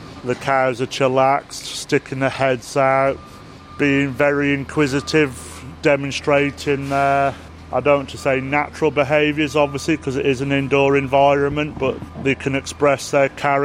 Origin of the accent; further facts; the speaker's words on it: North West England, United Kingdom; I grew up on the Cheshire Dairy Flats, and I've done organic, I've done Channel Islands, I've done rare breed beef.